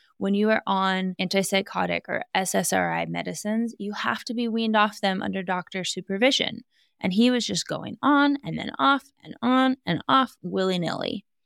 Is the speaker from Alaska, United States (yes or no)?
yes; Alaska, United States; let me just remind you, I grew up in Alaska. I grew up around guns not only as a safety measure to protect your home, but because most of the wildlife in Alaska can kill you.